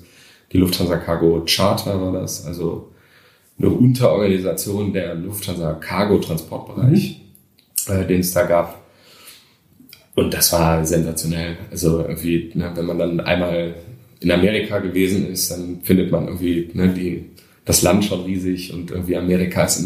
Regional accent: Krefeld, North Rhine-Westphalia, Germany; Ich bin ja in Krefeld groß geworden. Und da war ich auch relativ lang.

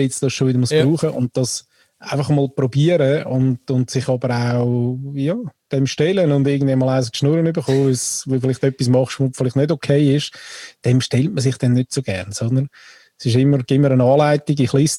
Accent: Austria; ich bin Österreicher.

